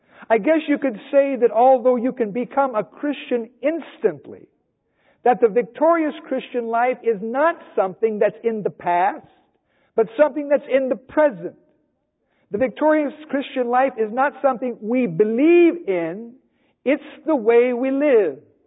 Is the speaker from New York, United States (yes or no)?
no; Lincoln, Nebraska, United States; born there; It says I was born on September 16, 1940 in Lincoln, Nebraska.